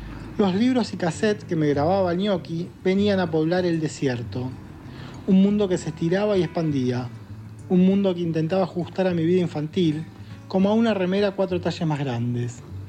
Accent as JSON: {"language": "Spanish", "region": "Buenos Aires", "country": "Argentina", "tie": "born or raised there", "said": "soy escritor. Nací y me crié en Los Yams, una localidad de la zona sur del Gran Buenos Aires, del conurbano bonaerense. Desde hace varios años vivo en la frontera que divide Villa Urquiza y Villa Porredón."}